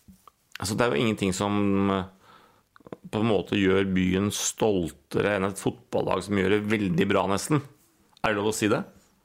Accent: Horten, Vestfold, Norway; jeg er fra Horten

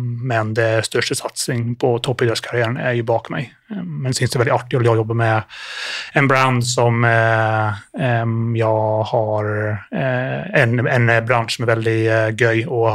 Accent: Ireland; Swedish is a second language; moved away as an adult; now in Sweden; det är en god svorsk dialekt, men jag är inte svensk. Jag är upprinnelig från Irland, så när jag var 18 så kom jag till Sverige och var satsande orienteringslöpare.

